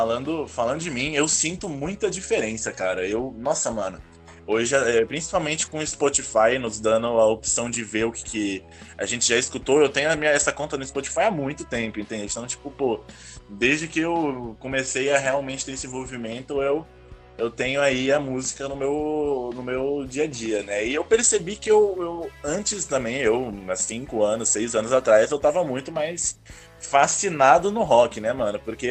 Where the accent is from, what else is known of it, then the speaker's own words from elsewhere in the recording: Santos, São Paulo, Brazil; É na minha infância, que eu, em Santos, né, morando lá